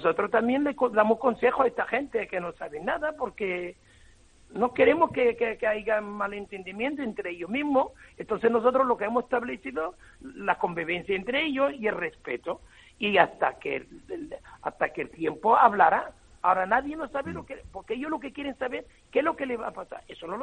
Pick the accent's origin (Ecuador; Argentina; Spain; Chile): Spain; Canary Islands; Una me parió y otra me ha criado. Esta es mi tierra. Las islas son mi tierra.